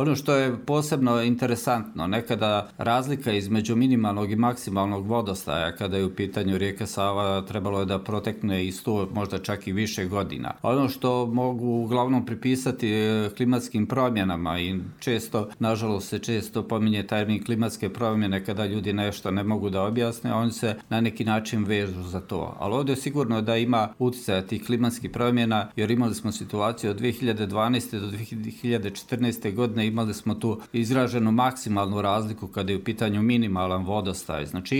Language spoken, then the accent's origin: Bosnian; Brčko, Brčko District, Bosnia & Herzegovina; s obzirom da sam rođen u Brčkom, godine sam provodio pored Brčkog